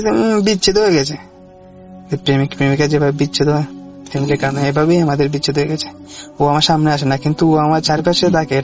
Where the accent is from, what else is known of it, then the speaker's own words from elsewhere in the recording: Dowarabazar, Sylhet Division, Bangladesh; আমার বাড়ি সিলেট দোয়ারা বাজার থানা লক্ষ্মীপুর ইউনিয়নের কোন এক গ্রামে।